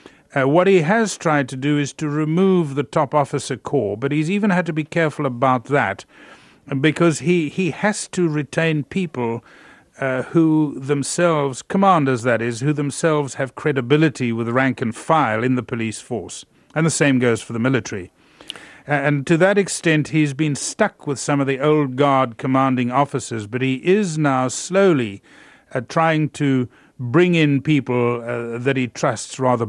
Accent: South Africa; now in London, United Kingdom; I can stand up and proclaim with pride that I am a South African. Before, I had no wish to identify with the country at all. I'm in London at the moment

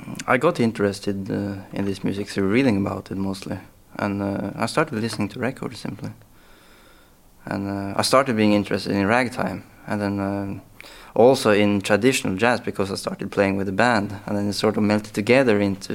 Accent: Norway; English is a second language; now in United States; Yeah, it's as simple as we don't have anything like that really in Norway, because we never had a big racial thing like here in America.

